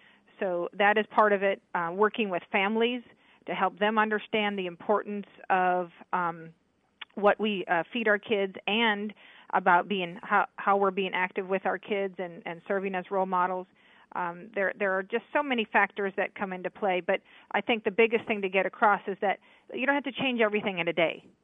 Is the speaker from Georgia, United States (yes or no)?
no; Dubuque, Iowa, United States; I did. I grew up in Dubuque. I went to Dubuque Senior High School